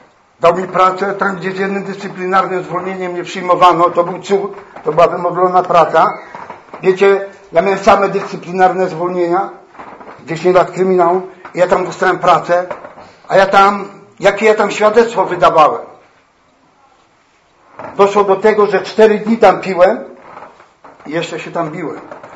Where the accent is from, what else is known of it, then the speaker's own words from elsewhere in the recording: Oświęcim, Lesser Poland, Poland; a ja pochodzę z Oświęcimia.